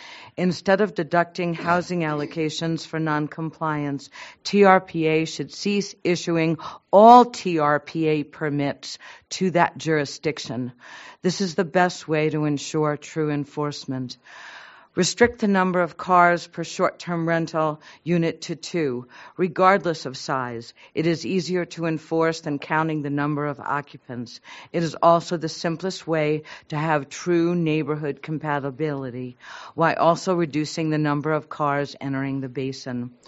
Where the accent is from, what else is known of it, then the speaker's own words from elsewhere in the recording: Incline Village, Nevada, United States; Good morning. I'm … from Incline Village.